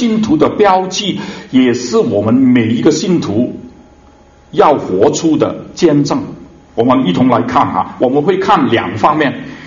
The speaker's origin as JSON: {"language": "Chinese", "country": "Hong Kong", "said": "香港，我是来自香港，香港发生了一个很大很大的一个的，我们叫社会事件"}